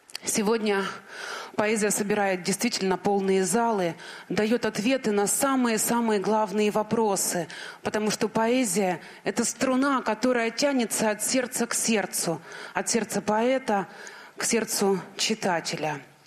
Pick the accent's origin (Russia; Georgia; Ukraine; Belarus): Ukraine; Donetsk, Donetsk Oblast; Небольшое стихотворение, посвященное моему городу, моему родному городу. Я дончанка.